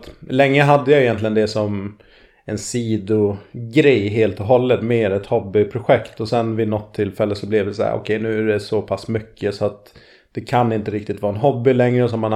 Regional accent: Gotland, Sweden; moved away as an adult; now in Stockholm, Sweden; Nej, jag är uppvuxen på Gotland och flyttade därifrån efter gymnasiet.

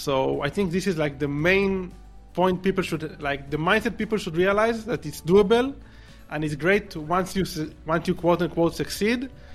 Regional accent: Israel; English is a second language; So based on my accent, you probably recognize that I'm originally from Israel, although we don't live in Israel at the moment because we're digital nomads.

